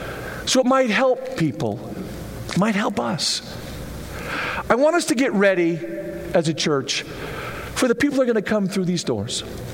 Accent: Boise, Idaho, United States; My brother, who lives in Boise, we grew up in Boise. He hates Boise now because of all of the people that are there. We grew up there 40-some years ago when it was just really quiet. There wasn't very many people.

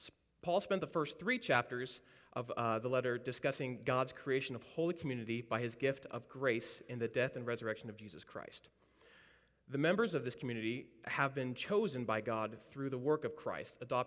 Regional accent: Aberdeen, Washington, United States; Aberdeen.

